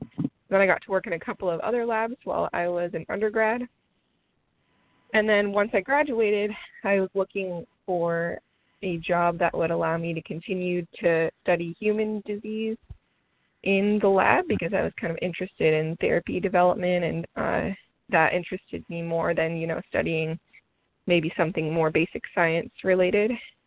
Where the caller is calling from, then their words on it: San Diego, California, United States; And so I'm calling now from San Diego.